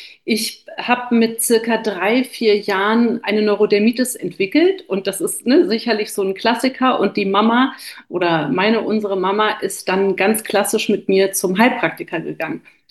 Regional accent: Berlin, Germany; aus Berlin.

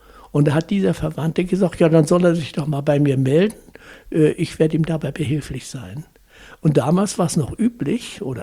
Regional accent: Lower Saxony, Germany; Obwohl wir viel im Ausland gelebt haben und hier jetzt schon 45 Jahre in Hessen, das ist immer noch meine Heimat.

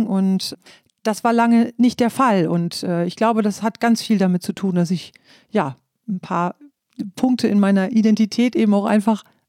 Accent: Lower Saxony, Germany; moved away; Also ich bin ja in Ostfriesland aufgewachsen und das war tatsächlich, seit ich da weggezogen bin, immer ein Thema für mich.

